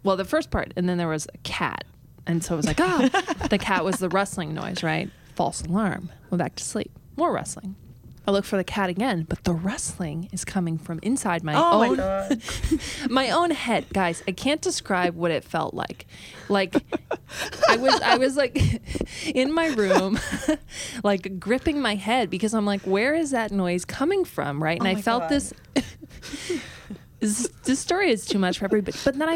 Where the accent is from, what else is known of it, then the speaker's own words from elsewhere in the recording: United States; accent: Midwestern; I am American. Yeah, exactly. Sound like I'm from the Midwest